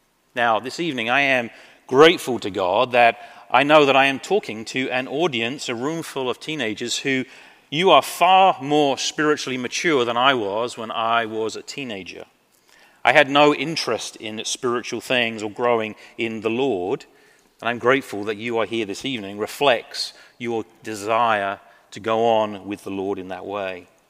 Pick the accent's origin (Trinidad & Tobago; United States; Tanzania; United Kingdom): United Kingdom; England; I am English. I actually hold three citizenships. I am British by birth. I'm American because of marrying my darling wife, Kelly. And most importantly, I am a citizen of heaven by the grace of God.